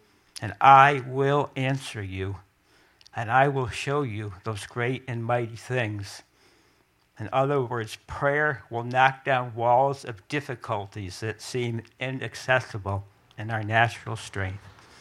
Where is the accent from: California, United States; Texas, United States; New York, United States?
New York, United States; Niskayuna; But I'm from Niskayuna. I'm a little nobody from Nowheresville, New York.